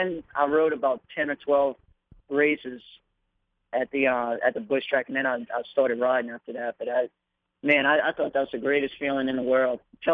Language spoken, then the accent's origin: English; Louisiana, United States; I grew up idolizing all of those guys.